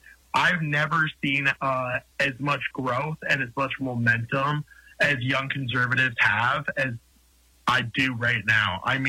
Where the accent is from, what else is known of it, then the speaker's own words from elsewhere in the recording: Conrad, Montana, United States; now in Missoula, United States; Yep, I was born here in Missoula. I moved to Conrad when I was a kid, spent most of my life there, and then came back to Missoula to start my college career